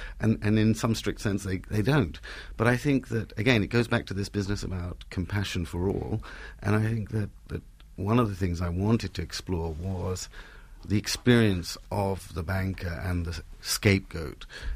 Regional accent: Sylhet Division, Bangladesh; accent: Sylheti; first language Bengali; English is a second language; Oh, Sylheti, which is a dialect of Bengali. So strictly speaking, it's not Bengali, but, you know.

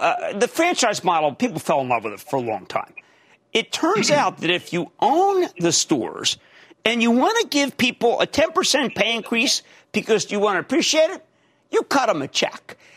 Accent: Philadelphia, Pennsylvania, United States; I'm from Philly. There's two Chipotles I absolutely love on Walnut Street.

